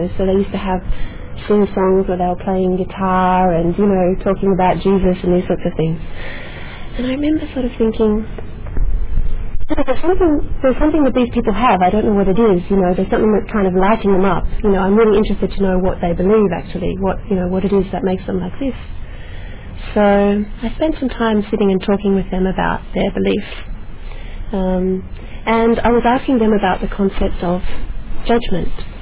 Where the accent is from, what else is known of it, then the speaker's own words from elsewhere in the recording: Australia; accent: Australian; I grew up in Australia, as you can maybe tell from the accent. I grew up as an atheist, really.